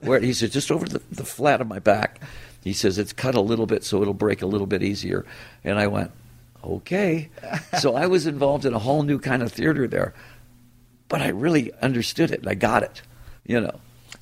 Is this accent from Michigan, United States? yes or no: yes; Detroit, Michigan, United States; First of all, it's my hometown.